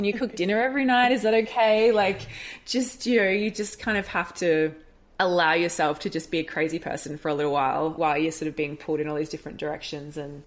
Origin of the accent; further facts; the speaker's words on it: Australia; being Australian, one of our problems is the internet down here can be super unreliable.